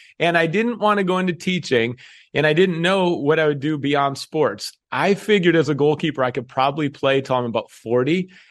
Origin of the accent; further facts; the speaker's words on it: Minneapolis, Minnesota, United States; Yeah, I grew up in Minneapolis, Minnesota, on the campus of the University of Minnesota.